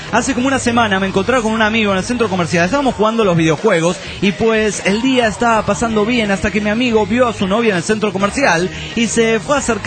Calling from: San Luis, Argentina; de San Luis, Argentina.

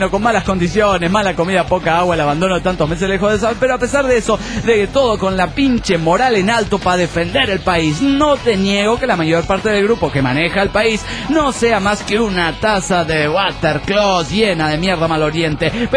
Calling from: Mexico City, Mexico; del DF mexicano.

